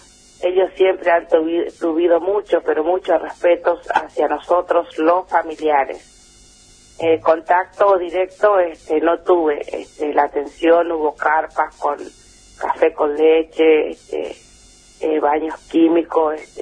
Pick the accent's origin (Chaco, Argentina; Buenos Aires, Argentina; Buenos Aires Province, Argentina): Chaco, Argentina; Villa Berthet; now in Presidencia Roque Sáenz Peña, Argentina; Soy chaqueña. Mi hermano, yo mi infancia viví en Lote 15 de Villa Bertet. Uh-huh. Pero después me trasladé a Sáenz Peña y ya me quedé, me instalé acá.